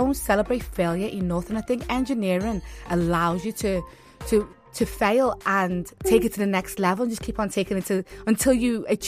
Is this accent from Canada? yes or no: no; Liverpool, North West England, United Kingdom; I'm a Nigerian Scouser.